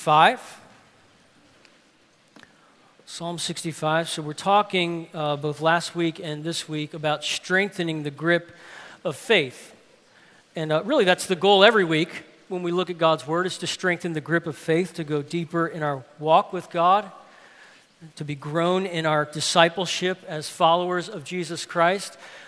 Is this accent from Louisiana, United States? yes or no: yes; New Orleans, Louisiana, United States; I had some friends when I was growing up in New Orleans